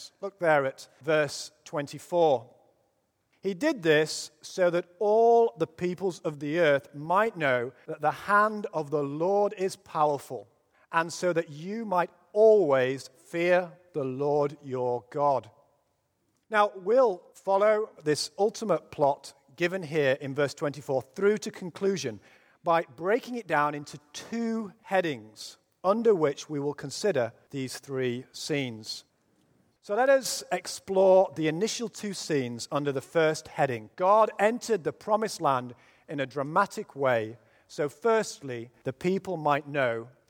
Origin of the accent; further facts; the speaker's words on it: England, United Kingdom; It was a coming-of-age moment for me when I realized being an English sporting fan in any sport was a heavy burden to bear.